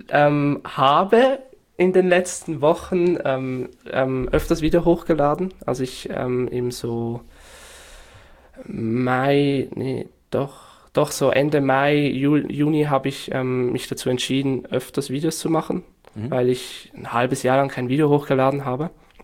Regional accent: Northwestern Switzerland, Switzerland; Ich komme aus der Nordwestschweiz

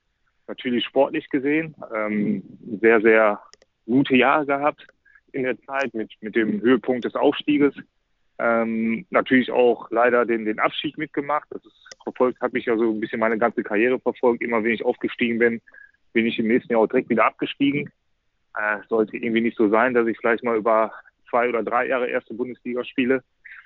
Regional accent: Essen, North Rhine-Westphalia, Germany; now in Hamburg, Germany; dass ich im Prinzip immer im Westen gelebt habe, in meiner Heimat in Essen. Und das für mich eine Riesensache war, mal, sag ich mal, diese Komfortzone zu verlassen, mal was anderes zu machen, nach Hamburg zu ziehen.

